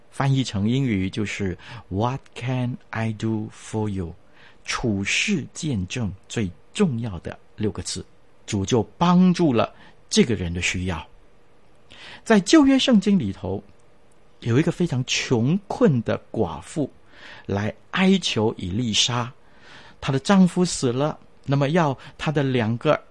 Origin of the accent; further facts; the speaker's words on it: China; 我们中国人呢就不同了